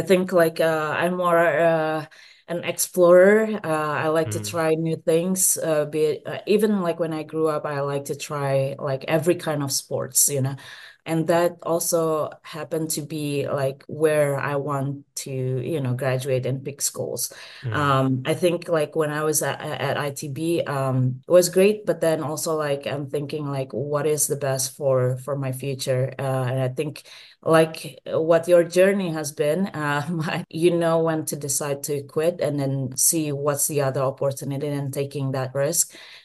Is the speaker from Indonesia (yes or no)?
yes; Bandung, West Java, Indonesia; I grew up in Bandung where, you know, everything is very close by.